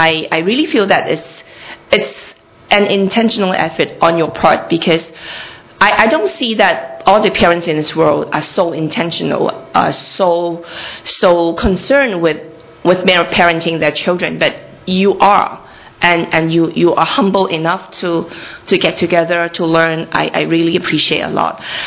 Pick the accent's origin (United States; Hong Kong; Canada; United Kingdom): Hong Kong; I came from Hong Kong. I grew up in Hong Kong. I was educated in Hong Kong. I just went to the UK for like 2 years of master degree.